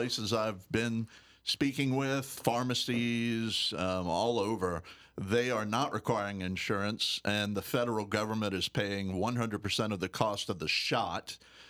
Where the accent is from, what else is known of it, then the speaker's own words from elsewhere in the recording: Morgan City, Louisiana, United States; I'm a native. I was born in Morgan City, God help me, and I'm still moving forward here in Louisiana, and I love this state